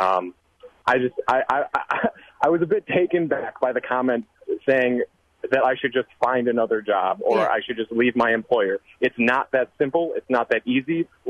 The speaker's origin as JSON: {"language": "English", "town": "Milwaukee", "region": "Wisconsin", "country": "United States", "tie": "born or raised there", "said": "I'm 25 years old. I'm currently working two jobs, born and raised in Milwaukee."}